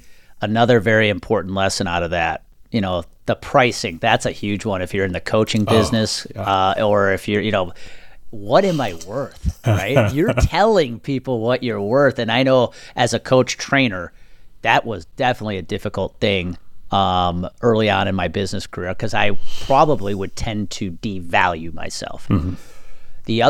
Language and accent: English; Milwaukee, Wisconsin, United States; to sign as a free agent with the Milwaukee Brewers, which was a really cool thing because that was my hometown team growing up.